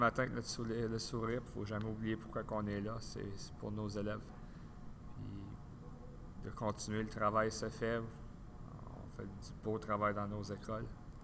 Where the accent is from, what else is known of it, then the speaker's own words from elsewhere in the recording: Hearst, Ontario, Canada; also born or lived in Sudbury; j'ai grandi en Ontario, originaire de Hearst. Par la suite, mon trajet m'a porté à Sudbury, à Laurentienne.